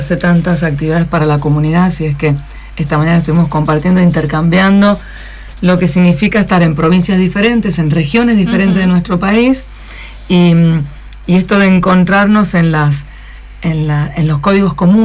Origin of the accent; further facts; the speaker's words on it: San Juan, Argentina; now in Chubut, Argentina; Soy sanjuanina, patagonizada. Hace 21 años que vivo en la provincia del Chubut.